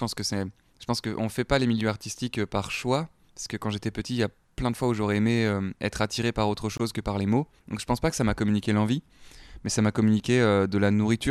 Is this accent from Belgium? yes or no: yes; Belgium; Je viens de Belgique, mais c'est pas pour ça.